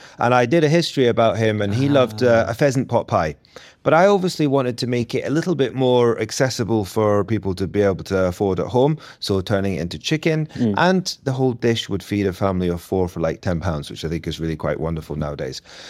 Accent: Scotland, United Kingdom; So being Scottish, university's free, and a strict mother and a strict father

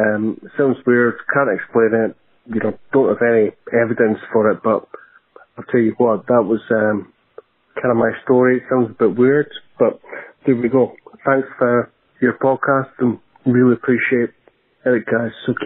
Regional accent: Scotland, United Kingdom; I'm from Scotland.

